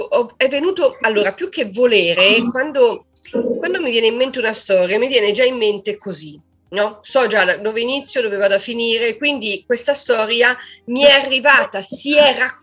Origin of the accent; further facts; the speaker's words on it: Ferno, Lombardy, Italy; dico che sono una giallista e una giallista può vivere solo in Ferno. Però scherzo anche con il nome del mio paese per un'altra cosa, perché io vivo in un cinema ristrutturato.